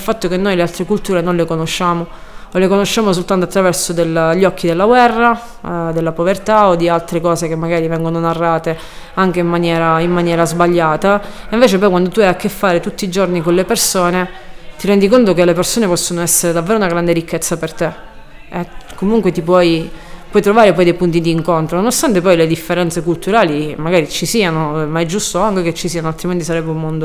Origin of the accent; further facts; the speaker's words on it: Calabria, Italy; Lì le persone, che diciamo come calabresi, ecco, sappiamo perfettamente che significa andare via